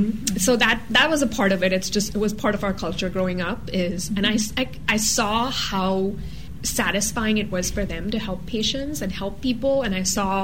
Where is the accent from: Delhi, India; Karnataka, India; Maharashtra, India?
Maharashtra, India; Pune; moved away as an adult; now in United States; I was born and raised in India. Okay. I moved to the U.S. when I was, I want to say, 23 or 24 years old.